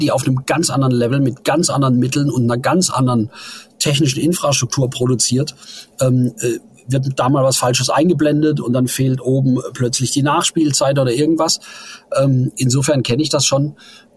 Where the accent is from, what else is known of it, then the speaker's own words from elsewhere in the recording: Ottersdorf, Baden-Württemberg, Germany; born there; ich komme aus der Nähe zwischen Rastatt und Karlsruhe. Bin ich geboren in einem kleinen Ort namens Ottersdorf.